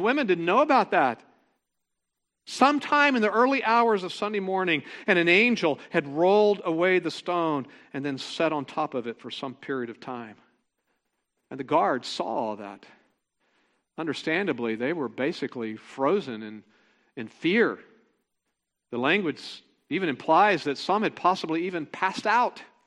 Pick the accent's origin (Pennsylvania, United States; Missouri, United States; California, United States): California, United States; I'm from California. I know what that means.